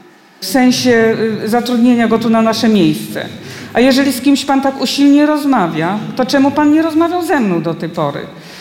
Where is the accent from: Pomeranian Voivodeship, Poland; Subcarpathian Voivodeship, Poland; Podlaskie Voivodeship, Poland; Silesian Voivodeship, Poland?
Subcarpathian Voivodeship, Poland; Strzyżów; pochodzę z Rzeszowskiego, z takiego miasteczka Strzyżów. 5000 mieszkańców. Troszkę ta podobna struktura do Radzynia, tylko troszkę mniejsza miejscowość.